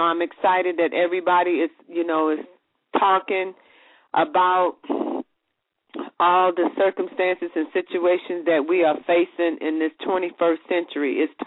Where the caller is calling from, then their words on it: Louisiana, United States; I'm calling from Louisiana.